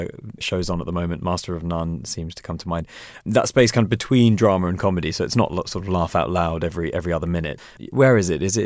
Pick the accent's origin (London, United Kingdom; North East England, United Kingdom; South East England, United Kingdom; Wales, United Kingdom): London, United Kingdom; I grew up in London, but I know lots and lots of friends who you